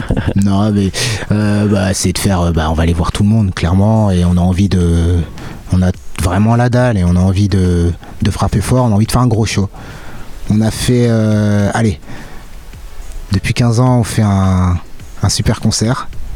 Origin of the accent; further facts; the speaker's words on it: Lille, Hauts-de-France, France; En fait, on vient de Lille, enfin de la métropole lilloise, et c'est vrai que Lille c'est un carrefour.